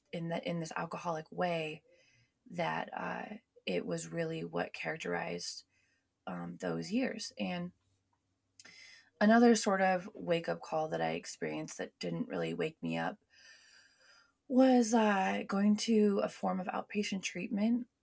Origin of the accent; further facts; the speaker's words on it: Washington, United States; So more background of me, I'm from Washington. I was born and raised in this area, spent most of my life here.